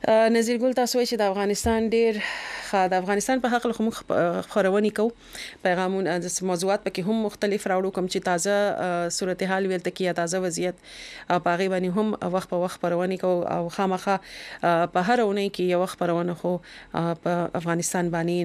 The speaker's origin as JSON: {"language": "Pashto", "region": "Khyber Pakhtunkhwa", "country": "Pakistan", "said": "د وزیرستان زه د وزیرستان یم"}